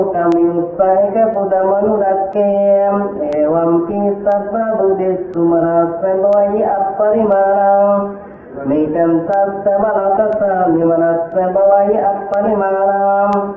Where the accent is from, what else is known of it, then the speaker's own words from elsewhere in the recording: Kolabaliya, Tripura, India; English is a second language; I come from Kolabaliya in Tripura of India.